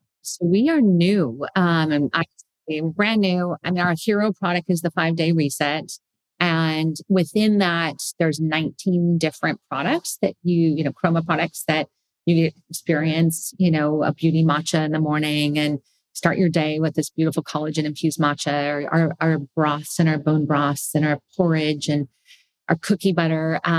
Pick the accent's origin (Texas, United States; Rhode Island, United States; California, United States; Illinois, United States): California, United States; I mean, I came from the Bay Area, for God's sake.